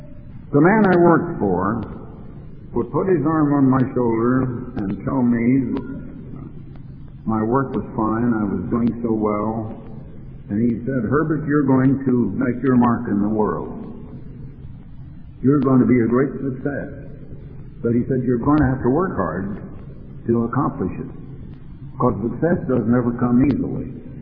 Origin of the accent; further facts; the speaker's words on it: Des Moines, Iowa, United States; born there; moved away; I was born in Iowa, in Des Moines, Iowa. And we've moved out here to the West Coast. I came out here in 1924.